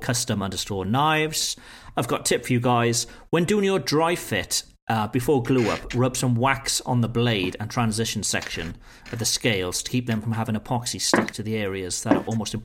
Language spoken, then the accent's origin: English; United Kingdom; now in France; I'm a Brit, but I now live in France